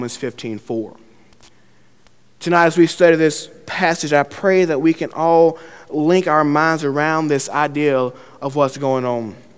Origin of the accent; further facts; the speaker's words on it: Mobile, Alabama, United States; I'm from Mobile, and I know about hurricanes a great bit, and I live about 5 minutes from the water.